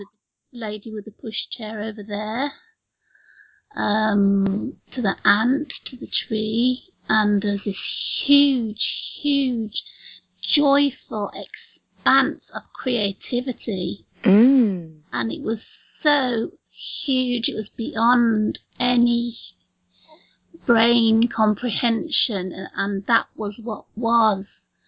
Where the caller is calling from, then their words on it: England, United Kingdom; from England.